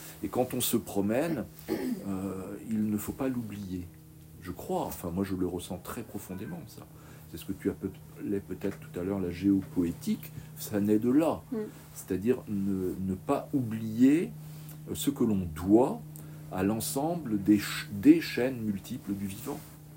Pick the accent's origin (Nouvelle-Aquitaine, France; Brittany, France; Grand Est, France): Brittany, France; Guingamp; moi, je suis originaire de Guingamp, comme tout gosse de ma génération, on courait, on marchait, on faisait du vélo.